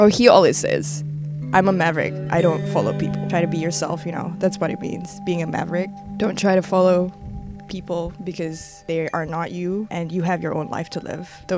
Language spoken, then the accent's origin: English; Malaysia; I'm a Malaysian, and there's not a lot of Malaysians there.